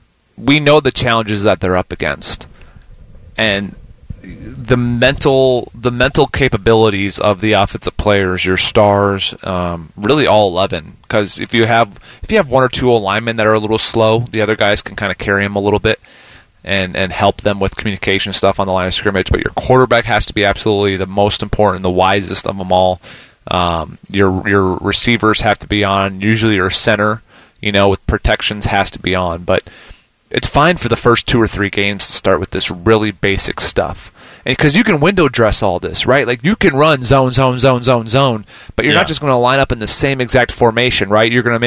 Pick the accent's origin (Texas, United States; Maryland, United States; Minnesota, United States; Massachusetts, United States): Minnesota, United States; Growing up in Minnesota, I wasn't a Browns historian. I can tell you about the Vikings.